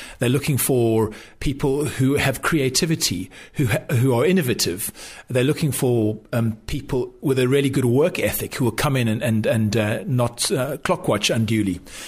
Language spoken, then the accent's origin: English; South Africa; I grew up in South Africa, as you can probably tell. I went to a government school